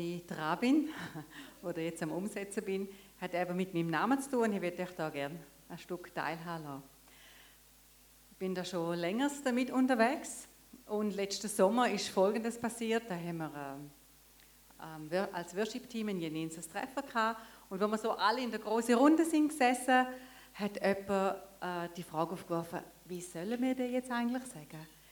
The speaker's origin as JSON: {"language": "German", "region": "Swabia", "country": "Germany", "said": "ich komme aus dem Schwabenland, wenn sie wenigstens Schwäbisch mit mir schwätzen täten, oder?"}